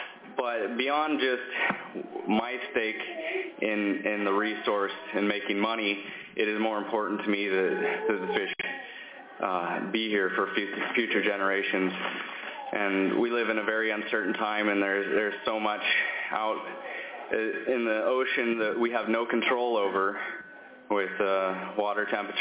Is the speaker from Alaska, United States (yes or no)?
yes; Juneau, Alaska, United States; I'm a lifelong Alaskan, third-generation commercial fisherman. I grew up in Juneau. My grandfather had a dairy farm about where Don Abel's is now.